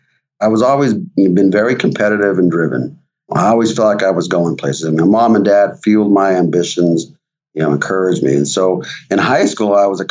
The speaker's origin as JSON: {"language": "English", "region": "New Mexico", "country": "United States", "tie": "born or raised there", "said": "I grew up in New Mexico, and I was out in the desert"}